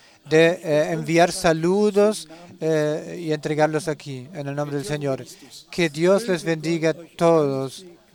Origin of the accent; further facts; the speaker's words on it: Kananga, Kasaï-Central, DR Congo; que vengo de Kananga, del Congo.